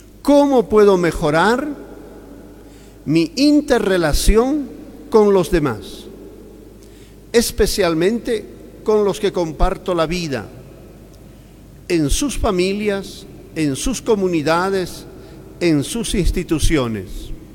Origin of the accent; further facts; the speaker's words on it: Bolivia; si nosotros, como bolivianos, no apostamos a una conversión de esta situación que vivimos